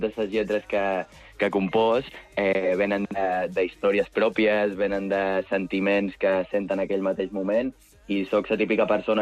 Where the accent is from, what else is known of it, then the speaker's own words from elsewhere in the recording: Jesús, Balearic Islands, Spain; Jo soc de Jesús